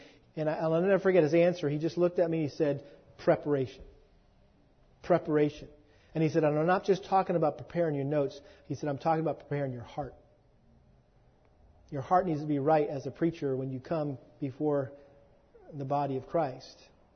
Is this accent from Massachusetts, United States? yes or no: yes; Massachusetts, United States; I got a picture of this every spring growing up in Massachusetts, and we had this huge garden